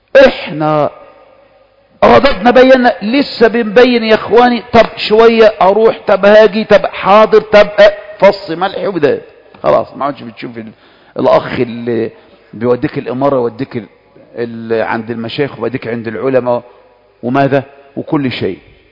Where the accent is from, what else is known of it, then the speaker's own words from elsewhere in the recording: Egypt; احنا من مصر